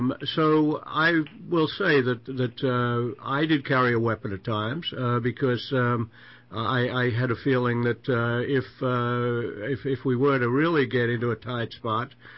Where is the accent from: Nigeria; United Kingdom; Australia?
Australia; Well, I would just say this, that I'm from Australia.